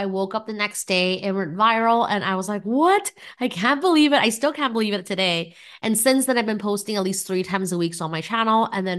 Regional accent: Taiwan; now in Vancouver, Canada; I'm originally from Taiwan. And Taiwan, if you've never been before, is definitely a country full of street food. Food is like the whole country's love language. So I grew up with lots of food around me. And then I moved to Vancouver

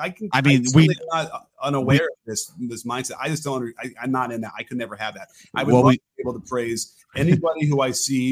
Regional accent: Chicago, Illinois, United States; there was no bigger Walter Payton fan than me growing up in Chicago.

